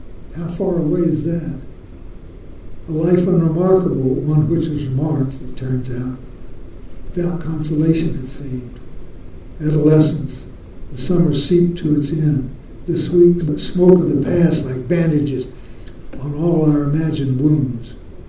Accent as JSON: {"language": "English", "region": "Appalachia", "country": "United States", "said": "thing was always played at the end of every dance when I was a child. I'm from Appalachia, as you can gather."}